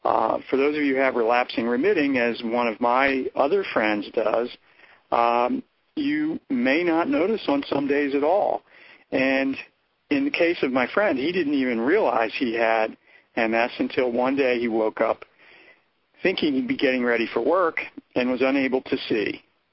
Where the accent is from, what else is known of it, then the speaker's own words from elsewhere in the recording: Philadelphia, Pennsylvania, United States; And I grew up in Philadelphia, and that's where Bob lives to this day.